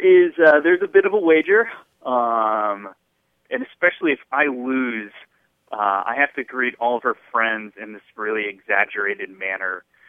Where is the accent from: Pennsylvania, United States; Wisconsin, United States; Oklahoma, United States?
Pennsylvania, United States; Philadelphia; I'm from Philadelphia.